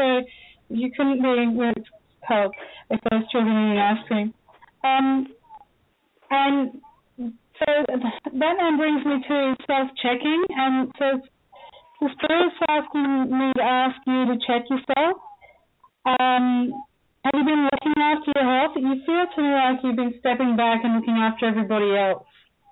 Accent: Australia; also born or lived in Scotland; Well, I'm Scottish, so I'm Scottish, brought up in Australia. I have terms that Australians use sometimes.

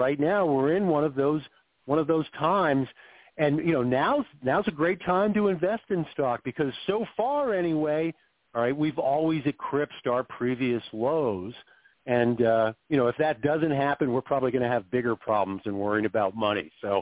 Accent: Macungie, Pennsylvania, United States; Again, I grew up in Macungie, Pennsylvania, right in the Allegheny Mountains. Didn't do a lot of traveling. Went to Penn State

